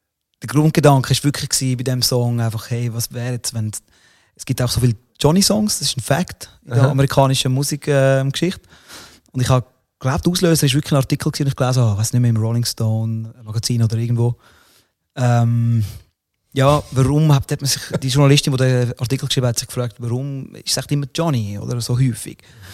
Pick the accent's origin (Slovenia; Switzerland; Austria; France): Switzerland; also born or lived in Italy; als Schweizer, der in Italien gelebt hat